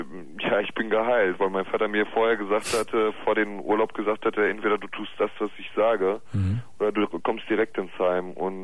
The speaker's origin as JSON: {"language": "German", "country": "Italy", "said": "ich bin Italiener."}